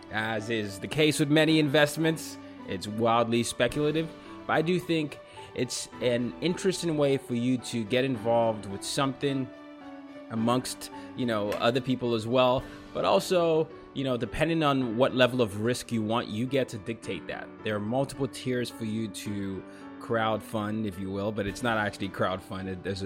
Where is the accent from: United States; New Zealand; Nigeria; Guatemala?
Nigeria; Lagos; Yes, I am from Nigeria, so I know we have that connection